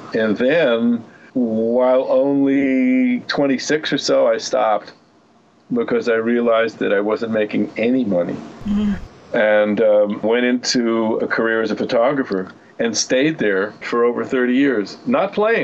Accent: Manhattan, New York, United States; moved away as an adult; I grew up in Manhattan, stayed on the East Coast till I was 20, didn't really start playing until I was 20.

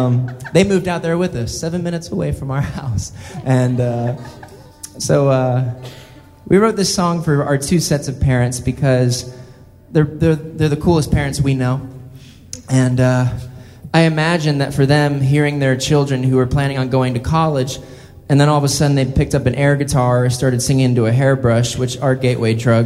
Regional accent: Florida, United States; now in New Mexico, United States; We are from New Mexico. We were born and raised in Florida, and for some reason, the desert has been calling our name for a little while, so we reside there.

